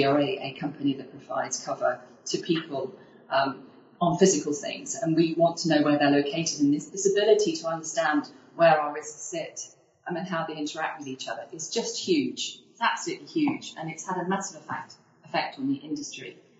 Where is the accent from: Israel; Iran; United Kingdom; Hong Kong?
United Kingdom; Leicester, East Midlands; moved away as an adult; now in London, United Kingdom; you know, I moved down to London when I was 18 from Leicester, and have ended up staying here.